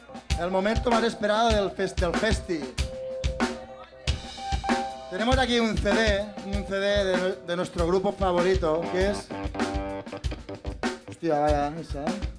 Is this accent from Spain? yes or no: yes; Catalonia, Spain; first language Catalan; Spanish is a second language; yo soy catalán y el euskera no lo sé. Pero el castellano me cuesta, ¿eh? Hablo castellano porque me lo han impuesto, ¿eh?